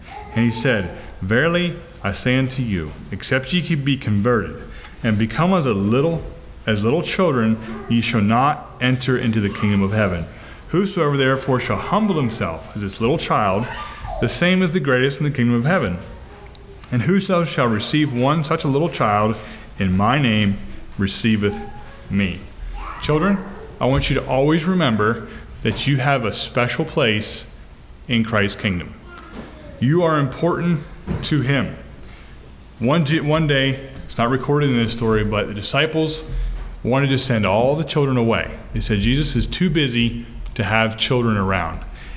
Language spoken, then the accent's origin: English; United States; I'm an American by birth, obviously.